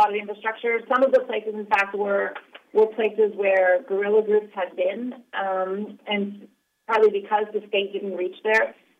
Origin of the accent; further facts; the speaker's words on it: Ohio, United States; And I'm originally from Ohio, so nice to be talking to you here.